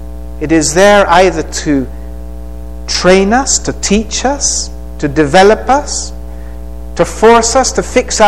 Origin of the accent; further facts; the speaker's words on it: Colombia; moved away as an adult; also born or lived in England; I was born in England. At the age of six, my parents moved to Central America, then South America, and I grew up in Colombia. Went to Colombian schools for elementary and high school. And then I went to England to do university.